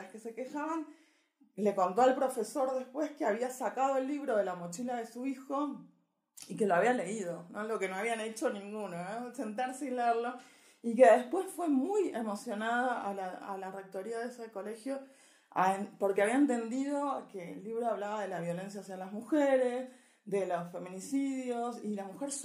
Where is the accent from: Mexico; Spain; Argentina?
Argentina; Vengo de Argentina